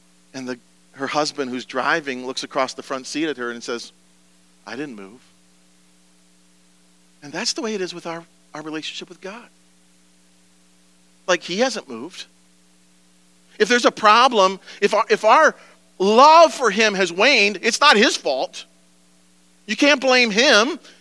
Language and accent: English; Wisconsin, United States; I remember when I gave my life to Jesus. on the shore of Lake Wazeecha outside my hometown.